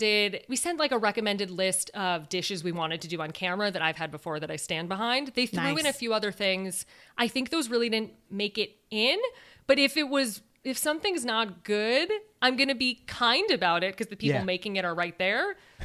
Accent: Chicago, Illinois, United States; I come from Illinois, from Chicago. We eat a lot and I rep it.

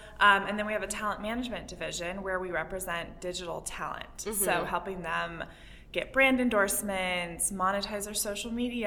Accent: San Diego, California, United States; Yeah, I'm from San Diego, started the company there. I wish I could still be there. I love San Diego.

